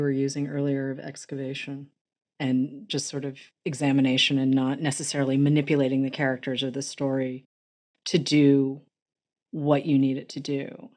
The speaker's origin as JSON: {"language": "English", "country": "United States", "said": "you know, as an American, my entire understanding of Panama, it really is centered around the canal."}